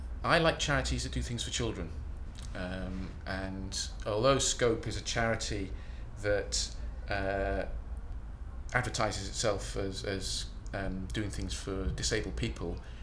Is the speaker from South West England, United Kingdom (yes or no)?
no; Cardiff, Wales, United Kingdom; now in England; I was born in Cardiff, brought up in Wales as a Welsh person. Currently live in England